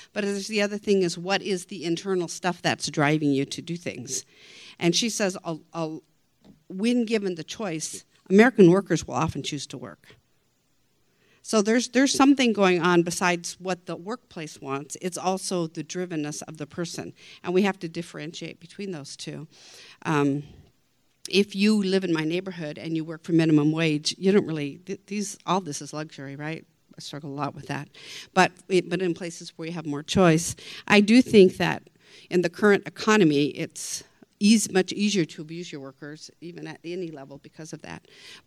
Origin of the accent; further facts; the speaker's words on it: Netherlands; I'm from the Netherlands, so I'm pretty familiar with that system there.